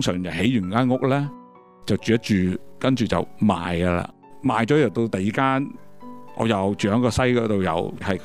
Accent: Hong Kong; 你知我哋香港人发挥个精神咧，就系努力不懈。

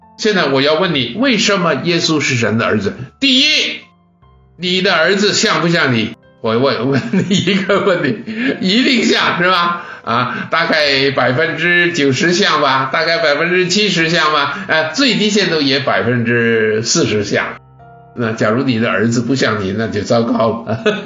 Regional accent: Guangdong, China; 我是广东人，

